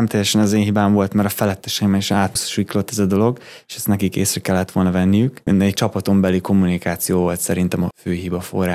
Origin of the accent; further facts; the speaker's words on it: Hungary; Magyarként én büszkén felvállalom, hogyha hibáztam